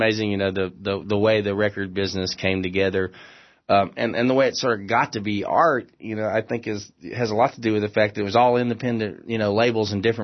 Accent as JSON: {"language": "English", "town": "San Antonio", "region": "Texas", "country": "United States", "tie": "born or raised there", "said": "My hometown, San Antonio, Texas"}